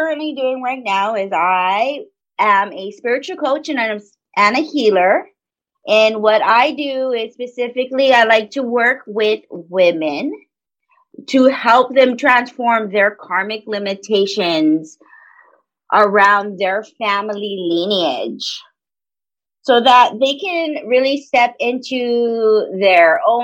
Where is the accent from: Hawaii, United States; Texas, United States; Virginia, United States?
Hawaii, United States; of course, and I am from the Big Island of Hawaii.